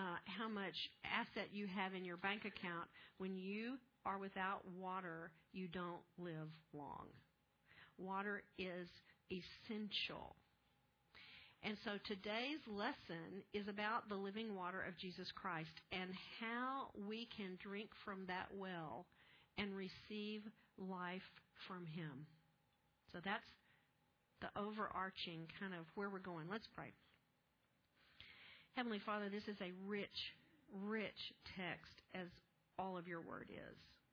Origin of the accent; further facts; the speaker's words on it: Texas, United States; Many of you knew I grew up in West Texas during the drought of the 50s, and that was such a traumatic event that it made an indelible mark on me.